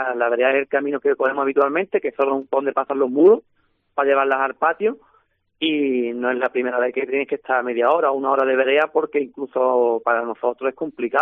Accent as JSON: {"language": "Spanish", "town": "Alcalá de los Gazules", "region": "Andalusia", "country": "Spain", "tie": "born or raised there", "said": "los montes propios de Alcalá de los Gazules, que viene de mi pueblo"}